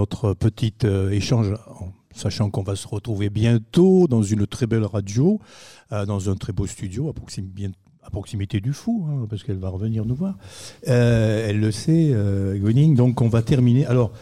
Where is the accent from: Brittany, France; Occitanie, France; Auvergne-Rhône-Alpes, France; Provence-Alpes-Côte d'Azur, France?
Brittany, France; accent: Breton; Moi qui suis un petit peu breton, tu vois, tu entends mon accent comme d'habitude.